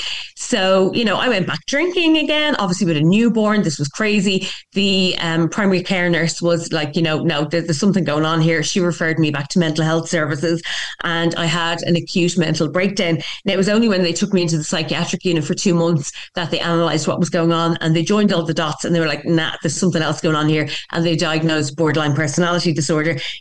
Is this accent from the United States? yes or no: no; Bray, Leinster, Ireland; So, okay, I'm from Bray in County Wicklow, and I was born into an alcoholic home.